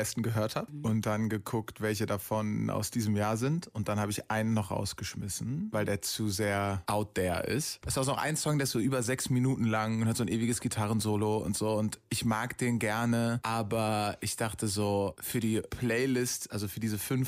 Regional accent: Aachen, North Rhine-Westphalia, Germany; Als ich so 18 war, habe ich Pizza ausgefahren in Aachen, wo ich herkomme.

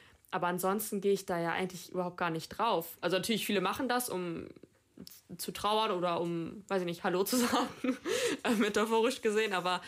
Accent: North Rhine-Westphalia, Germany; now in Cologne, Germany; ich komme ja aus dem Sauerland

